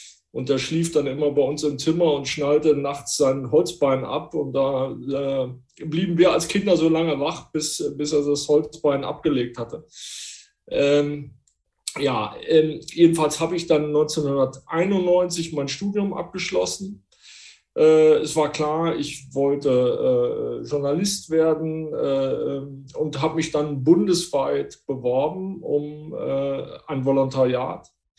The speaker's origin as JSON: {"language": "German", "region": "North Rhine-Westphalia", "country": "Germany", "tie": "born or raised there", "said": "Ich bin 1964 geboren im Münsterland, habe da Abitur gemacht in der Nähe von Münster"}